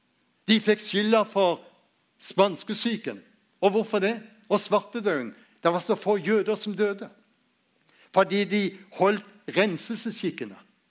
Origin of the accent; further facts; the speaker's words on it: Spangre, Agder, Norway; Jeg har vokst opp der på Spangre, ved Lindesnes.